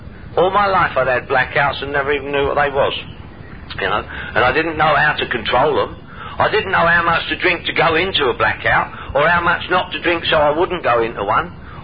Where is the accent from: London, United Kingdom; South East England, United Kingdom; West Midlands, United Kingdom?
London, United Kingdom; I'm from London, England, by the way. That's why I talk like this.